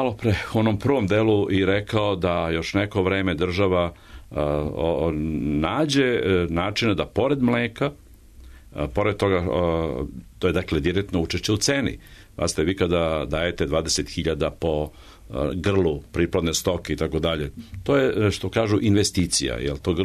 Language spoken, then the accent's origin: Serbian; Vojvodina, Serbia; znam te banatske, ja sam iz Banata